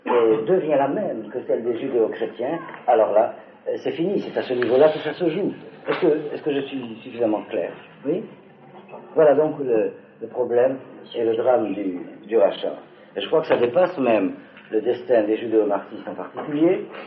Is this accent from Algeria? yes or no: yes; Algeria; Moi, j'ai une branche de ma famille qui vient d'Autriche, l'autre qui vient d'Espagne. Moi, je suis algérien.